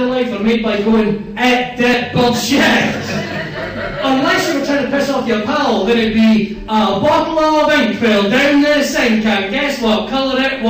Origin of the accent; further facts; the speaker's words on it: Irvine, Scotland, United Kingdom; I'm in Glasgow. Aye, so it's nice to be in Glasgow. Because when I'm from Irvine, you see, it's coming to Glasgow, it's like fucking Disneyland to me.